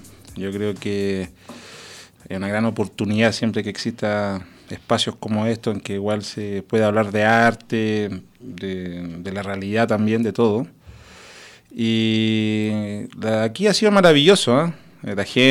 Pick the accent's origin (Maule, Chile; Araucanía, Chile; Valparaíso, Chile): Araucanía, Chile; Lautaro; born there; nací básicamente en un pueblo muy pequeño, que se llama, pequeño de físico, pero grande de corazón, ¿no? Que se llama Lautaro. Lautaro está al sur de la capital de Santiago de Chile, en la región de la Araucanía